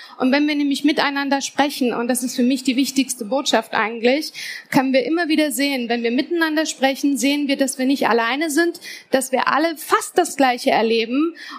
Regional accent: East Germany, Germany; born there; Ich bin 1972 in der DDR geboren worden.

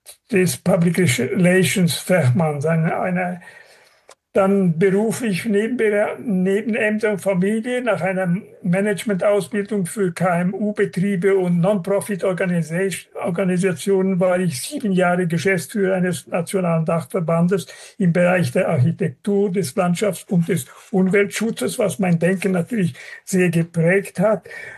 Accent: Zuoz, Graubünden, Switzerland; also born or lived in Zürich; Ich bin geboren 1944 in Zürich als Bürger von Poschiavo, also den italienischsprachigen Teil des Kantons Graubünden, aufgewachsen in Zurz, Engadin

